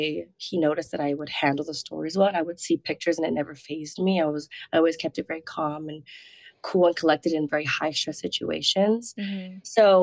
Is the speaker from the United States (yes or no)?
yes; Hawaii, United States; moved away as an adult; So I was born and raised in Hawaii. Okay. So I left home when I was 18, my poor parents.